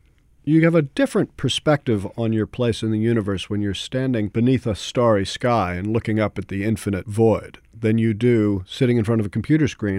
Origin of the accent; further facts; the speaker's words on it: New York City, New York, United States; now in New Orleans, United States; I was born and raised in New York City, so as a result, I'm always also sort of a New Yorker. Most of my family's still there